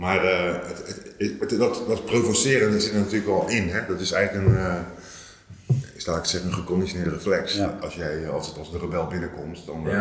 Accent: Rotterdam, South Holland, Netherlands; now in Eindhoven, Netherlands; En ik ben echt wel een Rotterdammer en dan woon je ineens in Eindhoven

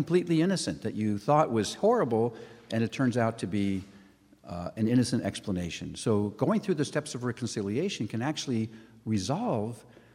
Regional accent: Thousand Oaks, California, United States; When I was young, I grew up in Thousand Oaks, which was a large bedroom community with very few summer jobs available for kids.

